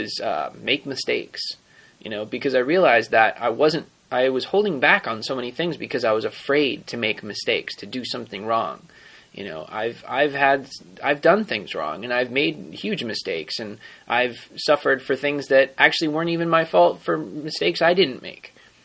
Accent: New Jersey, United States; You know, I grew up in Jersey, so I was an hour and 15 minutes from the city, Manhattan, which would be New York City

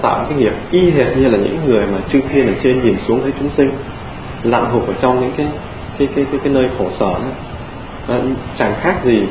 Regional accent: France; Quý vị nào không biết tôi thì tôi giới thiệu là tôi bên Pháp sang, không phải Mỹ. Tôi là dân Pháp.

